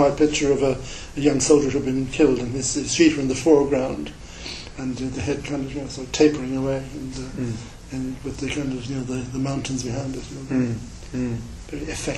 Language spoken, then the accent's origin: English; Ireland; the factual explanations of that is growing up in the Irish countryside.